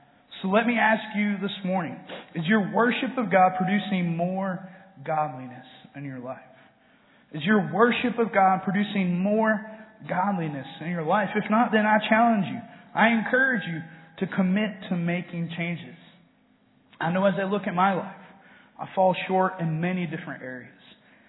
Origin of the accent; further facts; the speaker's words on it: Atlanta, Georgia, United States; I grew up in Atlanta, or Metro Atlanta. So growing up in the 90s was the heyday of the Atlanta Braves on TBS.